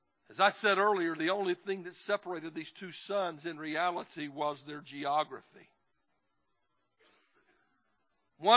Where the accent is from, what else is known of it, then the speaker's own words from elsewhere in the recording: the South, United States; I grew up in the South, in the Bible Belt. The deeper in the Bible Belt you get, the meaner them church fights get, buddy.